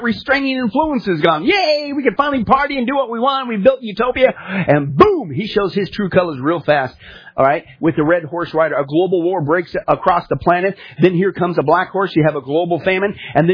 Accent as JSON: {"language": "English", "region": "Kansas", "country": "United States", "tie": "born or raised there", "also_born_or_lived": "Nebraska", "said": "I grew up in Kansas and Nebraska, Tornado Alley."}